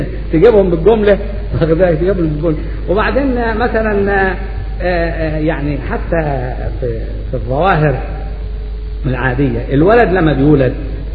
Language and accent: Arabic; Upper Egypt, Egypt; ناس صعيدة، ناس فلاحين، ناس من الريف كلنا. انا راجل صعيدي، جدي يمكن جاد اسكندرية على بالله، وناس اصلنا صعيدة ما نتبراش من اصلنا